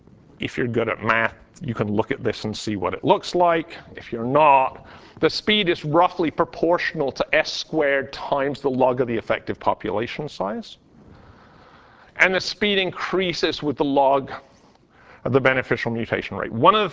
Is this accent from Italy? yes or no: no; United Kingdom; I grew up in Britain and the British don't like this